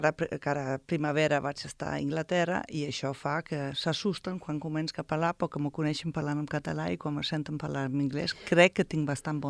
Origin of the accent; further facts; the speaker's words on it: Cologne, North Rhine-Westphalia, Germany; Catalan is a second language; Soc de Colònia, has dit, eh? Colònia no és tan fred.